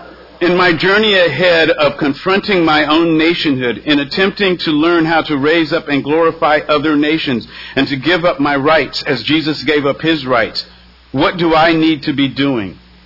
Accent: Canada; If I stop identifying as a Canadian citizen and instead identify by my Caucasian ethnicity, I find myself looking at a monster.

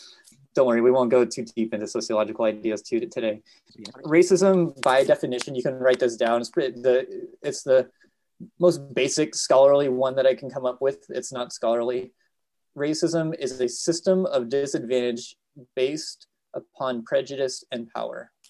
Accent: California, United States; I am coming to you from Chumash land. I'm originally from Ohlone land, the Ohlone peoples in Northern California.

